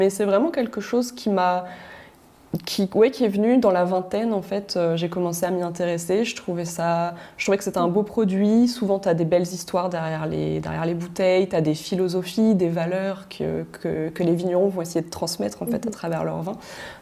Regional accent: Brittany, France; En plus, je viens de Bretagne, donc c'est plutôt

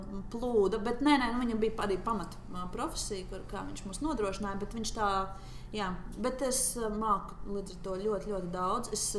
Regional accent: Zvejniekciems, Saulkrasti Municipality, Latvia; Es esmu no Zvejniekciem. Es autrus tur lauku teritoriju Zvejniekciem. Bet man lauku, daudz lauku.

